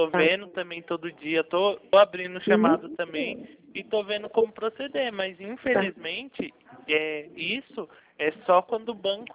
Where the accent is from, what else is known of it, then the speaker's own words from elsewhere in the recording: Bragança Paulista, São Paulo, Brazil; eu não sou de Prudente, eu sou de Bragança Paulista